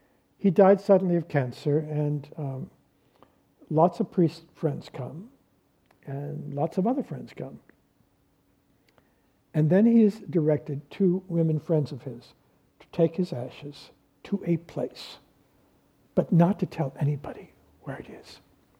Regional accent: San Francisco, California, United States; born there; When I was born in San Francisco, there was notation made of that fact, of my birth, in the newspaper, as there was with most babies.

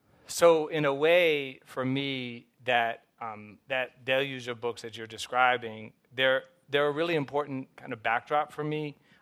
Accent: Atlanta, Georgia, United States; I was mentioning to Robin that I was raised in libraries. I grew up in Atlanta, and my parents had split up.

